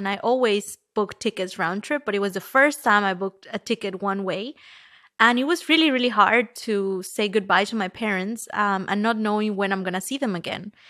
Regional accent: Mexico; moved away as an adult; also born or lived in United States / France; Actually, I left Mexico around 10 years ago when I moved to the United States, where I did a year of my bachelor's. Then I moved to France

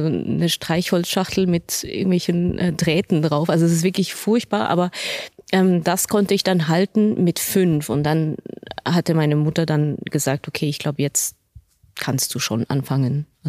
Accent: Switzerland; man kommt so aus dieser beschaulichen Schweiz. Also das ist ja natürlich meine Heimat

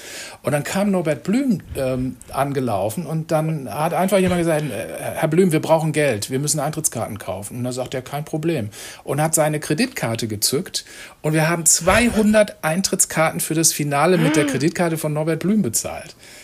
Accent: North Rhine-Westphalia, Germany; Ich bin aus dem Ruhrgebiet

